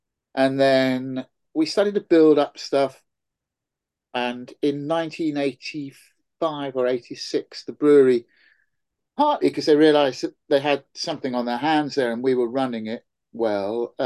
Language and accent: English; South East England, United Kingdom; I grew up in Oxfordshire.